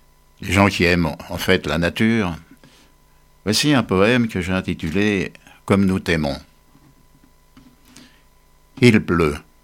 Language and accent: French; Paris, Île-de-France, France; Non, et non, puisque je suis parisien d'origine.